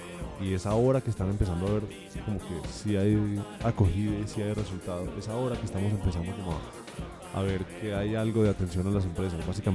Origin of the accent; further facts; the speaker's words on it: Antioquia, Colombia; nosotros somos paisas. Esto es Colombia.